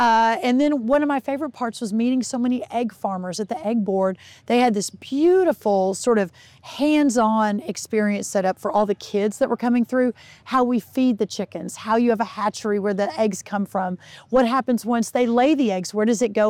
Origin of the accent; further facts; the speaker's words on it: Texas, United States; In many places, including my home state of Texas, they adjusted almost immediately.